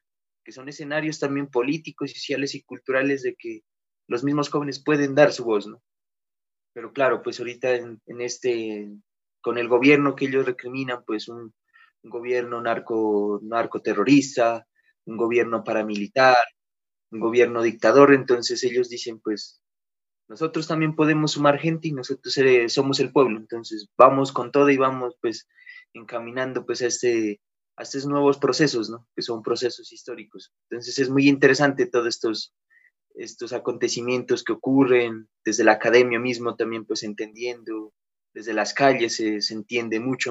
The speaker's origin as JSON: {"language": "Spanish", "town": "Ipiales", "region": "Nariño", "country": "Colombia", "said": "yo soy de Ipiales, pero en Ipiales tenemos, como decir, nuestras formas de comer, nuestras formas de vida"}